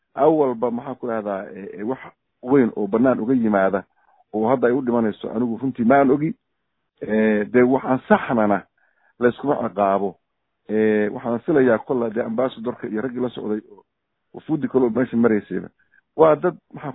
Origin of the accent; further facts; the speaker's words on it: Puntland, Somalia; horta Puntland, anigu Puntland baan ka imid, adduunkana waa maray